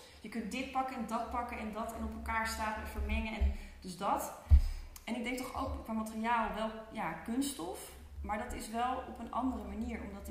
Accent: Lelystad, Flevoland, Netherlands; ik ben geboren en getogen in Lelystad.

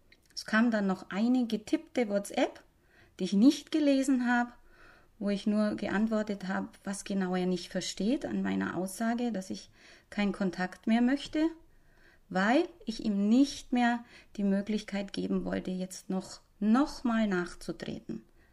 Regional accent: Bavaria, Germany; accent: Bavarian; Das ist auch der Grund, warum ich zum Beispiel in meinem Dialekt schwätze. Ich komme aus Bayern und ich fühle mich wohl, wenn ich bayerisch reden kann.

